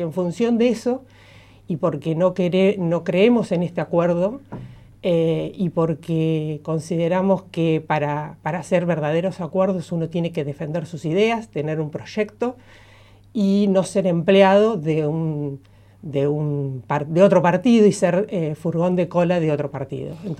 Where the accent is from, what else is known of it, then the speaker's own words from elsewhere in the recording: Villa Regina, Río Negro, Argentina; born there; also born or lived in Sierra Grande; now in Viedma, Argentina; acá a Viedma cuando nació mi hija y hace más de 18 años que estoy en Viedma, más allá de que soy nacida en Villa Regina, viví en Sierra Grande en la época del 83 hasta el 87 y después volví